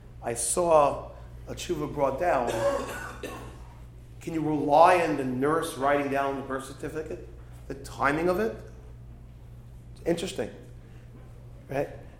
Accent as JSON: {"language": "English", "town": "Brooklyn", "region": "New York", "country": "United States", "tie": "born or raised there", "said": "I grew up in Brooklyn. Talk about never seeing a bris on Shabbos. You know, bris on Shabbos in Brooklyn only happen in houses because they're not bringing the baby to shul."}